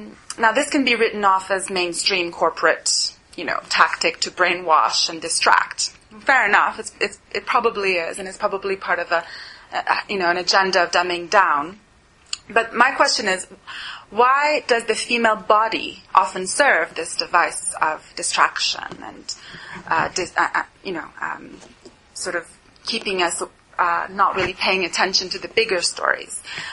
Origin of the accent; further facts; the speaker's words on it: Montreal, Quebec, Canada; moved away as an adult; now in London, United Kingdom; I'm from Montreal, where I took a degree in psychology. I came over to London nearly 10 years ago now